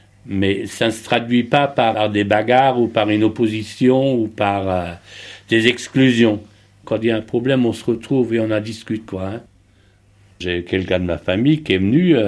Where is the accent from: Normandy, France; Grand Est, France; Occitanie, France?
Grand Est, France; Moi, je viens d'Alsace.